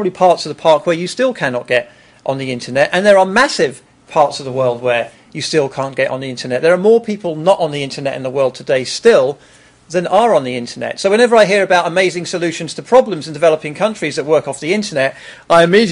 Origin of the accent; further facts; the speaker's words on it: Jersey; But I come from Jersey in the Channel Islands, which is it's a financial kind of tax haven place. It's quite a lovely environment. It's small. Everything runs really well. It's quite a privileged place to live.